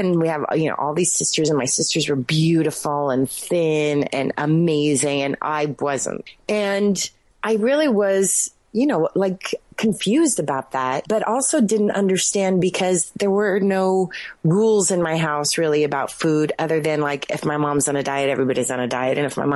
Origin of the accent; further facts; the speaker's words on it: California, United States; Well, I grew up in California, and I'm one of 11 kids. There's 8 girls and 3 boys.